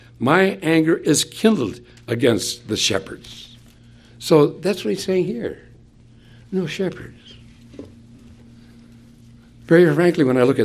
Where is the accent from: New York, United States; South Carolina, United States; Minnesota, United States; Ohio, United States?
Minnesota, United States; Hinckley; You may remember I grew up in Hinckley, Minnesota, where the men are men and pansies are flowers. And the women are slightly above average. That's where I grew up.